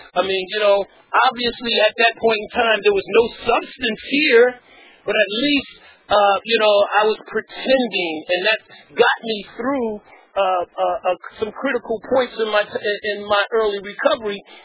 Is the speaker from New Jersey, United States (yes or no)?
yes; East Orange, New Jersey, United States; I'm from East Orange, Jersey, North, and that's a city, right?